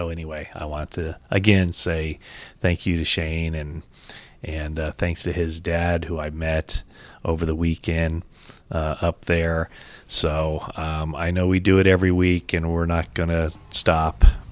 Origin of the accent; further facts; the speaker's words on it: California, United States; I'm from Northern California. My mom lived in, I don't know if I should say lives or lived in Paradise.